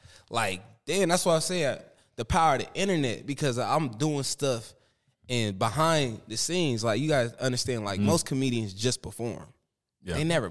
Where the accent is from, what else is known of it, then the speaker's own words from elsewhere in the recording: California, United States; I'm not a comedian to just be like, yeah, I'm from the Bay Area and I don't be in the Bay. I'm one of the ones I'm really in the Bay.